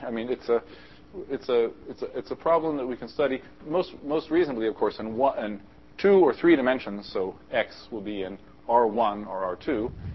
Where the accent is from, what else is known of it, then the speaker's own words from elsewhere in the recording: California, United States; since I was a kid, I grew up in California, and you're right on the, you know, pretty close to the coast